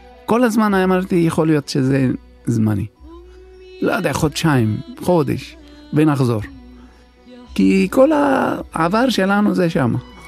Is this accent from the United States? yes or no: no; Lebanon; moved away as an adult; now in Israel; אני נולדתי שם, שחיתי שם, התאמנתי שם, הייתי חייל שם, התחתנתי שם, היו לי ילדים שם, יש לי בית בלבנון